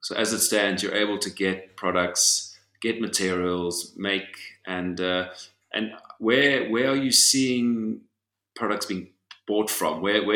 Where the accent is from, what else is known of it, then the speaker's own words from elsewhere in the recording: South Africa; moved away; I'm a South African. I've only recently relocated to Europe. I've spent a lot of time in Europe over the years